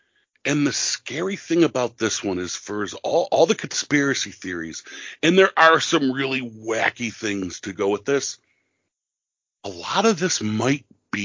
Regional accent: New York, United States; accent: Western New York; That Western New York accent is thick.

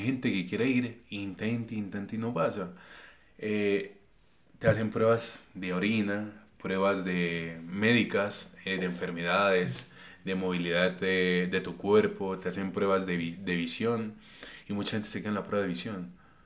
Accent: Floridablanca, Santander, Colombia; Yo soy de Floridablanca, Santander.

